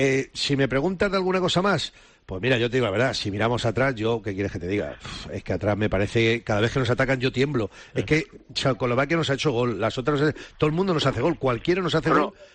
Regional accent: Spain; yo, que me siento como me siento, evidentemente de español y que soy muy español

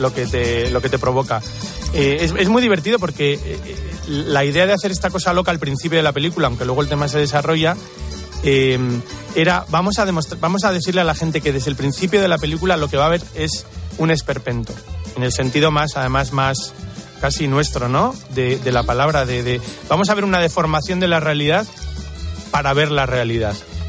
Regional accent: Bilbao, Basque Country, Spain; cómo son los sevillanos, cómo somos los de Bilbao

